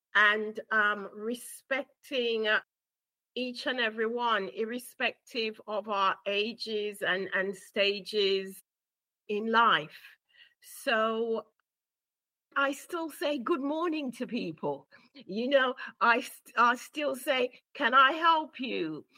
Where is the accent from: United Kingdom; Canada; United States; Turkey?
United Kingdom; Brixton, London; primary school in Brixton. Yeah, we grew up in Brixton.